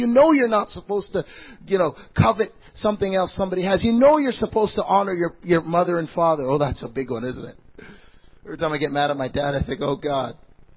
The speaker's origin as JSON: {"language": "English", "country": "Canada", "said": "We have speed limit signs in Canada. I'm from Canada. I'm not American. Okay, let's establish that."}